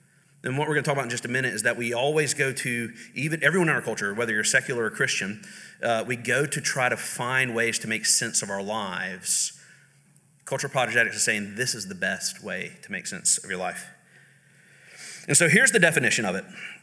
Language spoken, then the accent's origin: English; Jackson, United States; I grew up in Jackson. Like, every hospital in Jackson is named after a church.